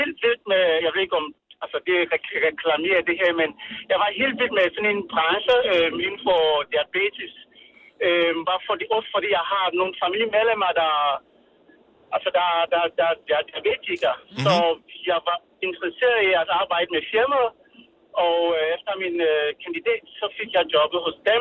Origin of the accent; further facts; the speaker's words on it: Cameroon; now in Greve, Denmark; jeg er fra Cameroon.